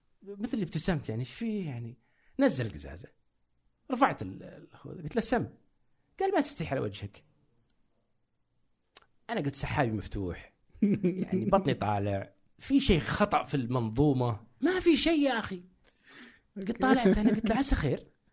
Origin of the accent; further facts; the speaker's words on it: Saudi Arabia; كسعودي كعربي